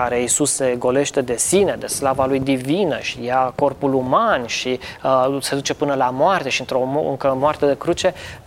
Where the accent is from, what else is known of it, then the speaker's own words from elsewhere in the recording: Brașov, Brașov County, Romania; Eu sunt brașovean. Am crescut cu ideea Tâmpei, nu, orașul de sub Tâmpa.